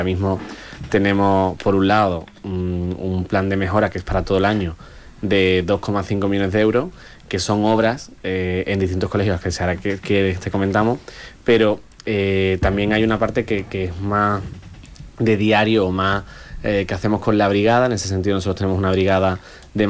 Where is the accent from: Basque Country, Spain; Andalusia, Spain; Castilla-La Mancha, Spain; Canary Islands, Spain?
Andalusia, Spain; Algeciras; haber podido vivir la niñez en Algeciras, de haber podido crecer desde pequeñito, desde que nací en el Hospital Punta Europa